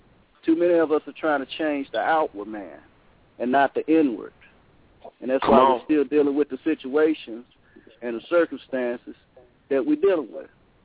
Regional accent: West Monroe, Louisiana, United States; also born or lived in Oakland; Well, I was born in Oakland, California. I was raised in West Monroe, Louisiana. I attended West Monroe High School.

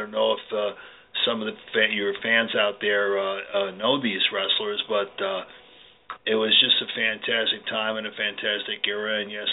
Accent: New York, United States; I grew up until I was about 9 years old. I was in Washington Heights, New York. I was raised by my aunt and uncle and my grandmother.

